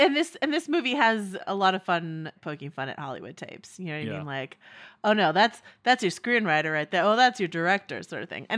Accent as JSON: {"language": "English", "country": "Canada", "said": "I'm Canadian"}